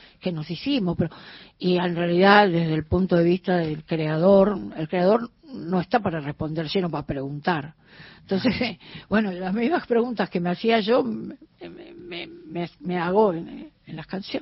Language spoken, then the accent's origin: Spanish; Corrientes, Argentina; en la música de mi tierra, en las formas, distintas formas musicales que tiene no solamente el chamamé sino otras, como la giodoble, como la canción correntina